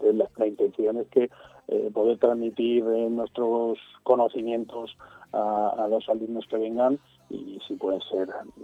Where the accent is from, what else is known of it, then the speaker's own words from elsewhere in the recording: Elche, Valencian Community, Spain; Pues hombre, soy de Elche, tengo que defender el arroz con costra.